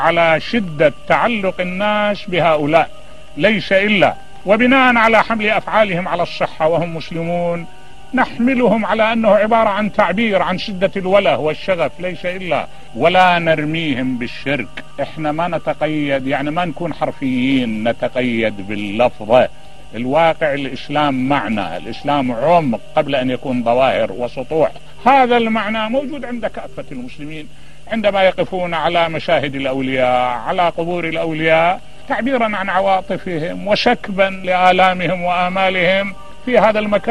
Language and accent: Arabic; Baghdad, Baghdad Governorate, Iraq; عندنا في بغداد